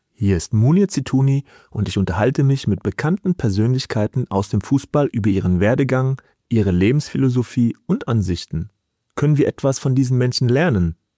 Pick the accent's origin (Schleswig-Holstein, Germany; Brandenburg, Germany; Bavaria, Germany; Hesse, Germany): Hesse, Germany; Frankfurt; ich bin ein Kind des Rhein-Main-Gebiets, bin Frankfurt ja ein Stück weit groß geworden